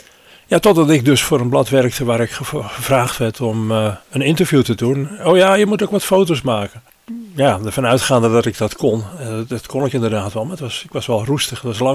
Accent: Assen, Drenthe, Netherlands; ja, ik ben oorspronkelijk uit Assen, maar ik heb daar niet lang gewoond.

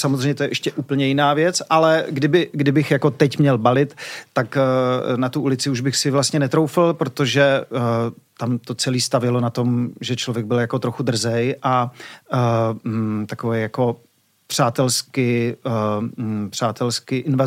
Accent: Moravia, Czechia; u nás na Moravě se říká v čil, jo?

